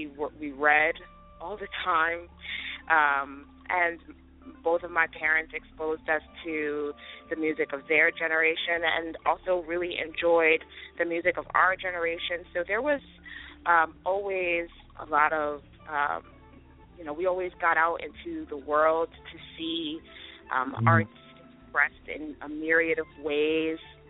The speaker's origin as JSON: {"language": "English", "region": "New Jersey", "country": "United States", "tie": "born or raised there", "also_born_or_lived": "Maryland", "said": "I was born in January of 1983. I was born on Andrews Air Force Base in Maryland. Both my parents were in the Air Force. They met there. They met in the Air Force. And I was born there, and I lived there for about a year before we relocated to New Jersey."}